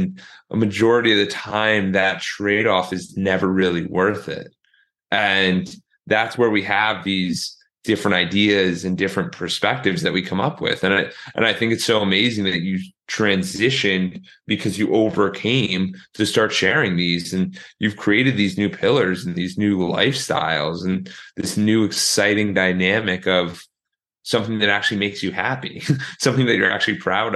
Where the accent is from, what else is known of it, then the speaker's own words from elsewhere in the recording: New Jersey, United States; because I grew up in New Jersey, and in Jersey, a lot of people want to go to New York City after college.